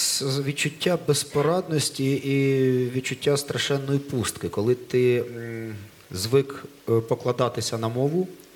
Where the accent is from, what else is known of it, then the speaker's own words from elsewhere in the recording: Starobilsk, Luhansk Oblast, Ukraine; з мого рідного Старобільська